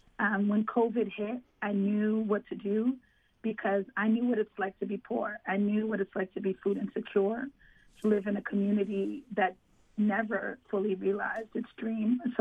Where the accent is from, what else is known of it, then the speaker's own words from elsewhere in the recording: Boston, Massachusetts, United States; I grew up in the Roxbury's, in a section of Roxbury called the Dudley Triangle